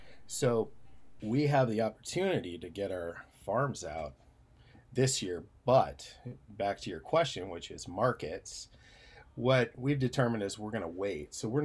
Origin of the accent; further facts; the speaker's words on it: Cordova, Alaska, United States; also born or lived in Oregon / Hawaii; I was born in Cordova, grew up in Alaska and Oregon and somewhat in Hawaii to a commercial fishing family, and grew up fishing and went off to school.